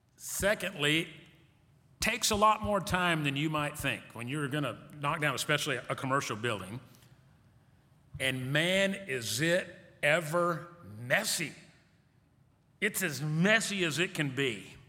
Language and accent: English; Wisconsin, United States; When I grew up in Wisconsin, I grew up with the Azarian brothers.